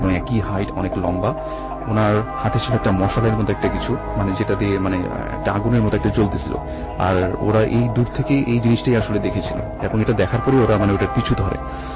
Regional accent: Dhaka, Dhaka Division, Bangladesh; আমি পুরান ঢাকা থেকে এসেছি, আমি ইসিএ পড়ছি।

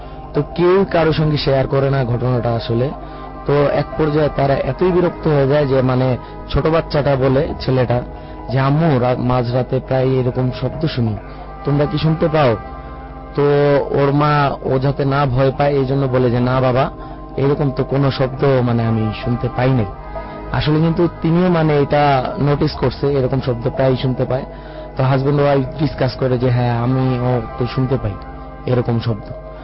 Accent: Narayanganj, Dhaka Division, Bangladesh; আমি নারায়ণগঞ্জ পশ্চিম মাঝদার থেকে আসছি।

